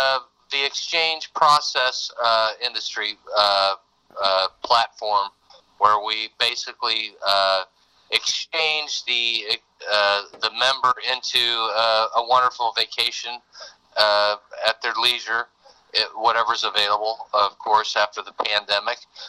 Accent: Syracuse, New York, United States; born there; I was born in 1971 in Syracuse, New York.

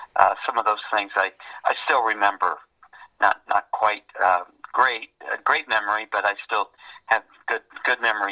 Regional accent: Indianapolis, Indiana, United States; born there; I was born here in Indianapolis, 1950, January 20th.

